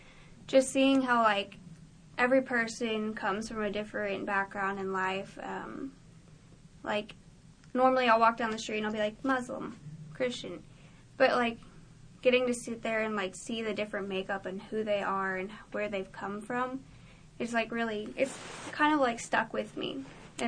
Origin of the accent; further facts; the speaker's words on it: Dallas, Texas, United States; from Dallas, Texas